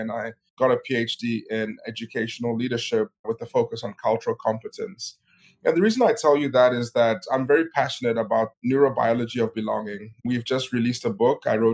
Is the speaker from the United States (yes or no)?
no; South Africa; also born or lived in Nigeria; My background is such that I grew up in South Africa, but my family hails from the Congo. I was born in Nigeria.